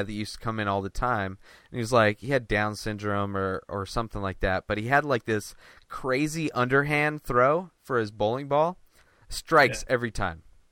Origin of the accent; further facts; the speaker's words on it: Bermuda Dunes, California, United States; now in San Diego, United States; I grew up in the Coachella Valley. And Bermuda Dunes.